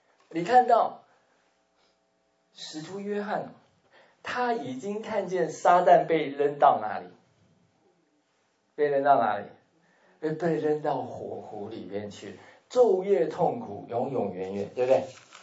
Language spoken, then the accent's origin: Chinese; China; 我们每一个人从我们这个 Chinese 我们的中国人的后代当中呢，几乎没有例外的